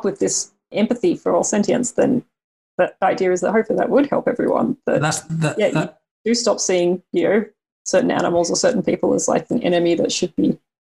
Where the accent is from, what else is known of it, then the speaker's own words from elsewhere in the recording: Australia; I'm from Australia